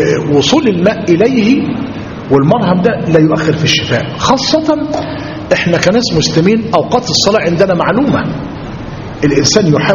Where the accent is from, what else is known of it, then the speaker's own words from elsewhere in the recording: Egypt; أهلنا في مصرنا